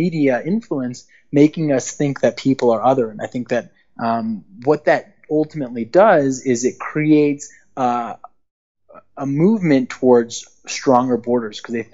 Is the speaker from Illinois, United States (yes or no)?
yes; Chicago, Illinois, United States; When I grew up there, I was in the suburbs. It was incredibly safe, and it still is incredibly safe